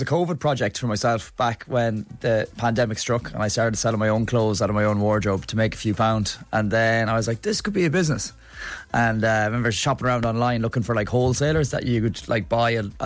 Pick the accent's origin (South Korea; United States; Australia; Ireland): Ireland; Kiltimagh, Connacht; opened a shop in Kelchima in Mayo, my hometown.